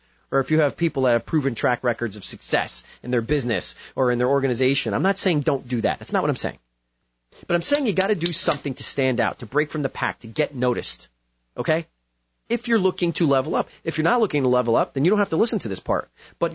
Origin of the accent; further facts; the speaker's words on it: New Jersey, United States; I'm from Jersey. Jersey!